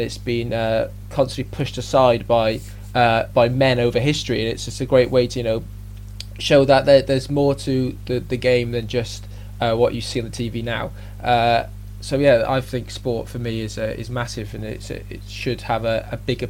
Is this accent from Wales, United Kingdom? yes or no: yes; Wales, United Kingdom; And being Welsh, we didn't feel it would be right to have that as the inside image.